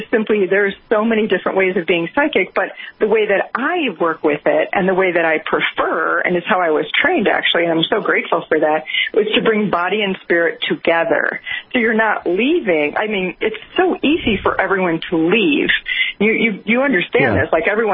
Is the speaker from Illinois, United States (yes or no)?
yes; Chicago, Illinois, United States; A woman who taught that information in my hometown, Chicago, wanted one of my paintings.